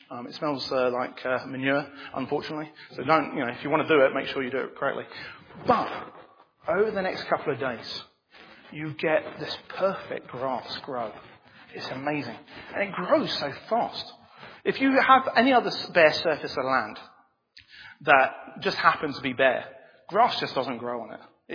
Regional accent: Bangladesh; moved away; I grew up in Bangladesh. And when you grow up in Bangladesh, the one thing you realize is seasons work differently to the ones over here. I had to learn a whole new system of seasons when I came to this country.

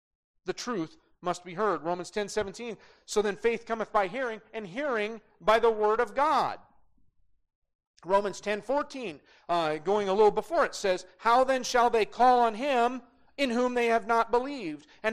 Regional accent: Great Falls, Montana, United States; I grew up in Great Falls, Montana.

